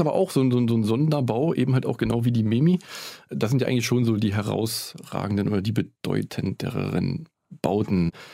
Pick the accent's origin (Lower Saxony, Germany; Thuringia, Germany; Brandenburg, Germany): Brandenburg, Germany; Eisenhüttenstadt; born there; ich habe 2003 angefangen, Architektur in Cottbus zu studieren und bin parallel eben halt mit den ersten Semestern immer wieder nach Eisenhüttenstadt in meinen Geburtsort zurückgefahren